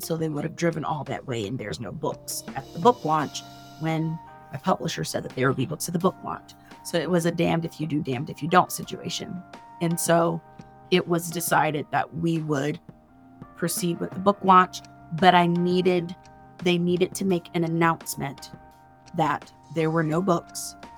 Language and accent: English; the South, United States; I'm a Southerner, so I have to go see the people who's going to be hosting me